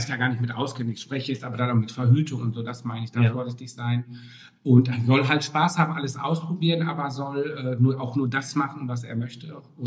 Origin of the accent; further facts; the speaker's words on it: North Rhine-Westphalia, Germany; wo ich herkomme, in der Nähe von Dortmund